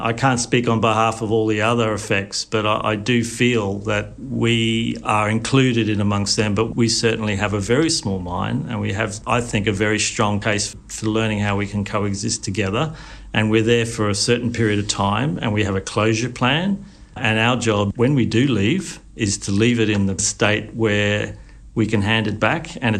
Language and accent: English; Australia; now in Europe; I'm an Australian working over here